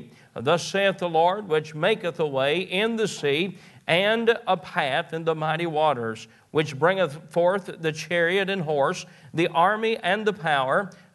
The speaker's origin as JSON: {"language": "English", "town": "Hazard", "region": "Kentucky", "country": "United States", "said": "I'm from Hazard, Kentucky, southeast Kentucky"}